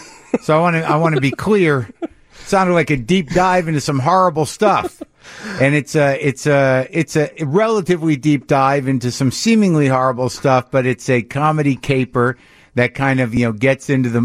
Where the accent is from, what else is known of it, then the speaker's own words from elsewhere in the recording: Albuquerque, New Mexico, United States; I grew up in New Mexico in Albuquerque